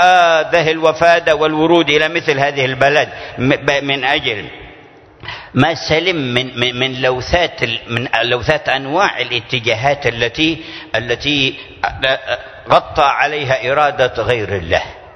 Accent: Yemen; مع وجود ما عندنا في اليمن من ظروف ومشاكل

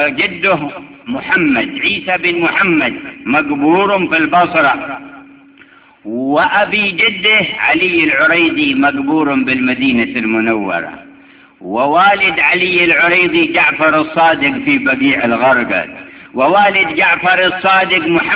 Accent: Tarim, Hadhramaut, Yemen; من بلدتي تريم، بلدة السلالة النبوية،

